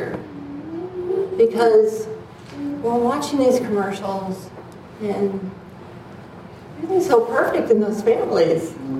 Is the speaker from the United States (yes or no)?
yes; Ohio, United States; I grew up in Ohio.